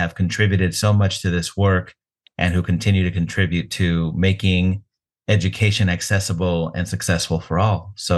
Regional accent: California, United States; schools in my home state of California

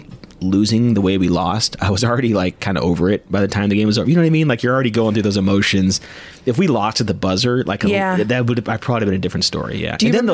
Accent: Missouri, United States; It's like, "I'm from Missouri," and like no one there had an idea.

